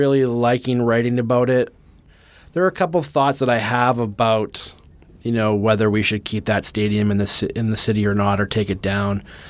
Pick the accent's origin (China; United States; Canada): Canada; I mean, as a Canadian, it's hard to get away from hockey